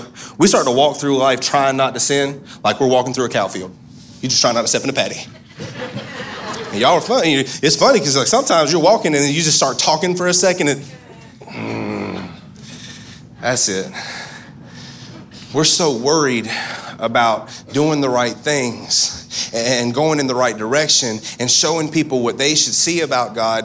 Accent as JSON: {"language": "English", "region": "West Virginia", "country": "United States", "said": "I'm country. I'm from West Virginia."}